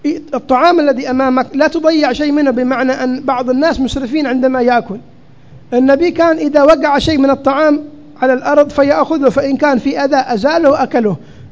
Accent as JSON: {"language": "Arabic", "region": "Hadhramaut", "country": "Yemen", "said": "عندنا في حضرموت يتسابقون لغسل أيدي الناس."}